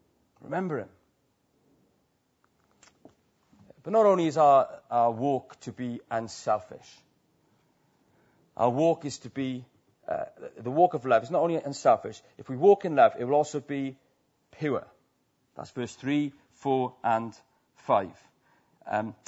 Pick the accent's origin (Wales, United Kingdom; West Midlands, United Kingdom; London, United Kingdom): Wales, United Kingdom; I love Wales. And I'm Welsh.